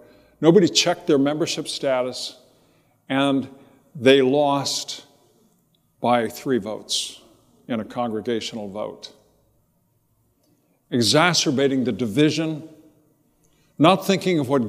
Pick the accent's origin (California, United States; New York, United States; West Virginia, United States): California, United States; Riverside; I grew up in Southern California, and Greg Laurie was running a thing at the Episcopal Church.